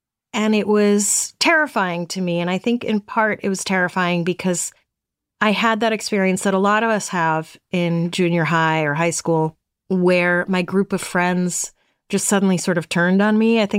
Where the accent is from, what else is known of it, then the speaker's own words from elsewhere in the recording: Brooklyn, New York, United States; The house I grew up in Brooklyn was quite old, actually, and sort of falling apart, but it wasn't haunted as far as I know.